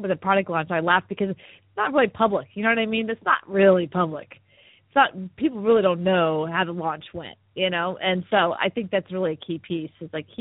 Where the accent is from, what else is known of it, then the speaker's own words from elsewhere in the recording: United States; I believe that. I'm American, I guess.